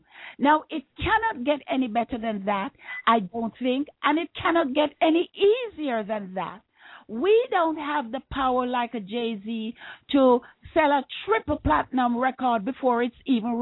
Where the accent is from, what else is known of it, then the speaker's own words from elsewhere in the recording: Jamaica; trust me, as a Jamaican, Jamaican is the most ingenious entrepreneur in the world.